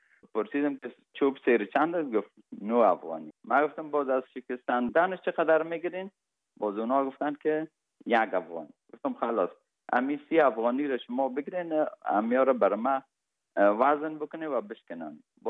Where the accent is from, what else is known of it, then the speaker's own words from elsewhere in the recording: Kabul, Afghanistan; also born or lived in Parwan; تولدم در ولایت پروان شده و بعد از او 40 روزه بودیم که پدرم مرا کابل آورد، چون وظیفهشان در کابل بود و ما در سایه کوتی سنگی کابل بزرگ شدیم.